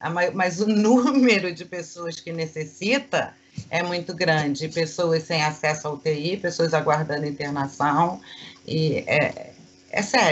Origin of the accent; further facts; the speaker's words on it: São Paulo, Brazil; Mas eu sou paulista, hein?